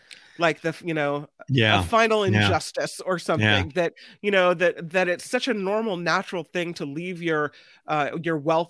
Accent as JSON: {"language": "English", "region": "California", "country": "United States", "tie": "born or raised there", "said": "Well, Dora says the president just landed in my hometown in Santa Cruz County."}